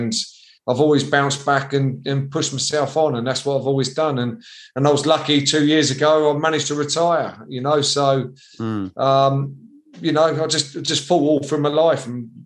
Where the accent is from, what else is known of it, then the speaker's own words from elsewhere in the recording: Eastbourne, South East England, United Kingdom; now in Kent, United Kingdom; No, I'm Eastbourne originally. I was born in Eastbourne, went to school in Eastbourne.